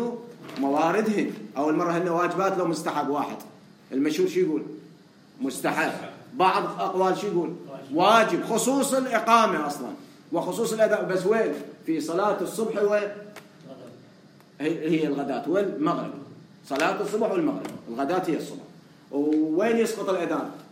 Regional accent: Najaf, Najaf Governorate, Iraq; أنا من النجف

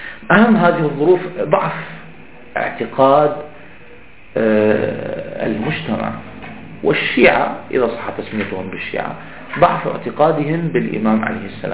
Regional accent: Damascus, Damascus Governorate, Syria; حتى نحن عندنا في دمشق تعرفون أنها عاصمة الأمويين، عاصمة الأمويين، فنحن عندما كنا أطفال صغار نلعب على الأرجوحة

